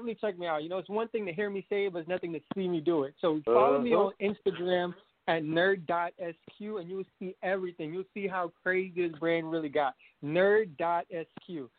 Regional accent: New York, United States; You know, that's where I was born. That's where I grew up. I grew up in New York.

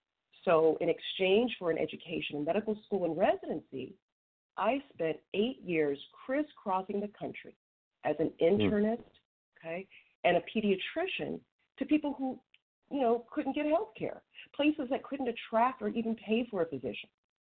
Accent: Ohio, United States; born there; But just so you know who I am, I was born in Ohio. I am an only child of two amazing parents. And I grew up and traveled around basically as an army brat, right?

